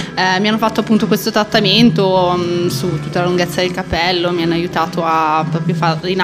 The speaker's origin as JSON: {"language": "Italian", "town": "Magenta", "region": "Lombardy", "country": "Italy", "said": "Io sono di Magenta, quindi in provincia di Milano, qua vicino."}